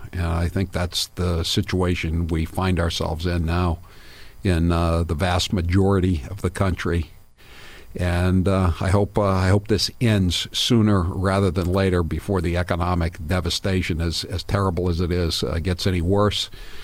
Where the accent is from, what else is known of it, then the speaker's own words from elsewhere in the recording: Maine, United States; I grew up around seals in Casco Bay, you know.